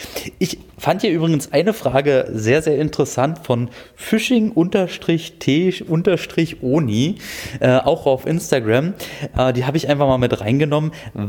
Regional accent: Brandenburg, Germany; also ich komme ja aus dem Dreieck Havelland ursprünglich, da mündet die Havel in die Elbe

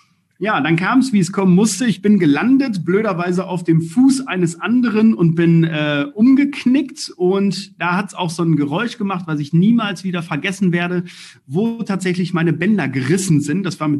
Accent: Balve, North Rhine-Westphalia, Germany

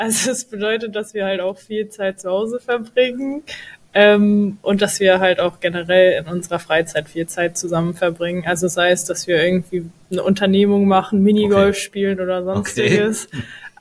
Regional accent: Langenselbold, Hesse, Germany; Also ich komme ursprünglich wirklich aus Langselbold, aber das ist in der Nähe von Gelnhausen.

